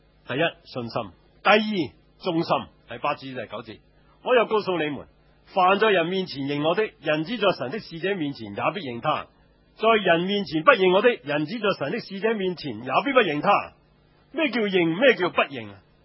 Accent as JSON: {"language": "Cantonese", "town": "San Francisco", "region": "California", "country": "United States", "said": "我从三藩市嚟嘅，见惯地震。"}